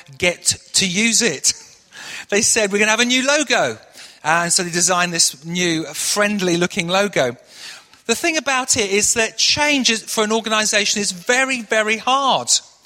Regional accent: Manchester, North West England, United Kingdom; moved away; you may not have guessed this from my accent, but actually I grew up in Manchester. And so even though I haven't lived there for 35 years, if you scratch below the surface, there is before you a northern boy standing here this morning.

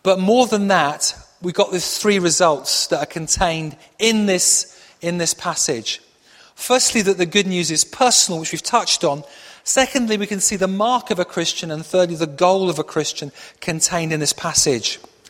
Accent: Yorkshire and the Humber, United Kingdom; born there; I was born near Doncaster, so it's okay.

